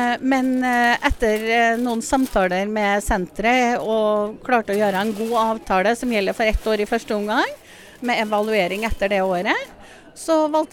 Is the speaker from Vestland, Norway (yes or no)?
no; Støren, Trøndelag, Norway; Og det verste av alt at jeg kommer fra Støren.